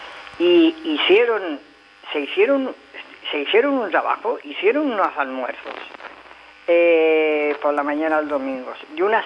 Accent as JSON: {"language": "Spanish", "town": "Santa Coloma de Gramenet", "region": "Catalonia", "country": "Spain", "said": "Yo, de Gramanet del Besós."}